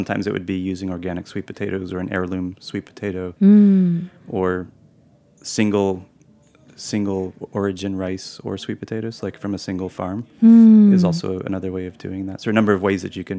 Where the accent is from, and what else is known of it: United States